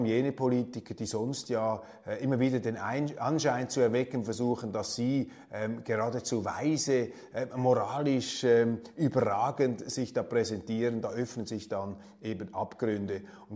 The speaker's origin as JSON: {"language": "German", "country": "Switzerland", "said": "als Schweizer neigt man vielleicht etwas dazu, das Ganze noch etwas höher zu heben"}